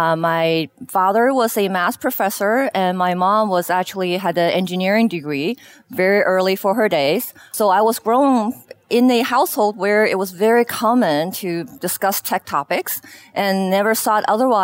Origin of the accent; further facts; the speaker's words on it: Beijing, China; moved away as an adult; also born or lived in Shanghai; now in Seattle, United States; I was born in China, in Shanghai, and then I spent most of my, you know, elementary high school years in Beijing. I came over to Seattle, very sunny Seattle today